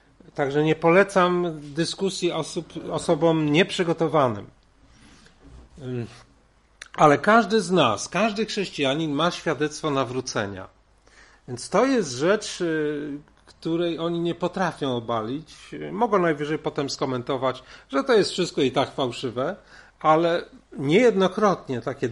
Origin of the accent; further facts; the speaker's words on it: Toruń, Kuyavian-Pomeranian Voivodeship, Poland; w Toruniu, skąd pochodzę